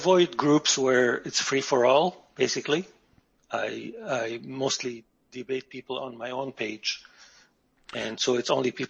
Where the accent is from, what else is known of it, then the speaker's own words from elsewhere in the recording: Lebanon; I grew up in Lebanon, and a lot of the education system in Lebanon is based on the French system.